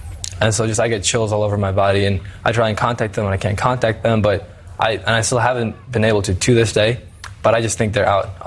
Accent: Kabul, Afghanistan; moved away as an adult; now in United States; 17 years, born and raised.

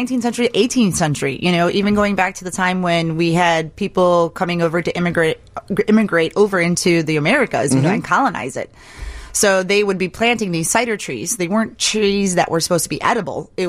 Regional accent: Midwest, United States; I'm a Midwesterner.

